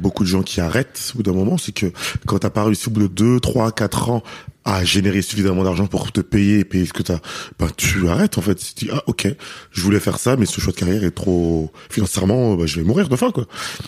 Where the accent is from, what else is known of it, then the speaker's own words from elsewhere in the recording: Paris, Île-de-France, France; donc moi, déjà, je suis parisien, donc c'est là où je suis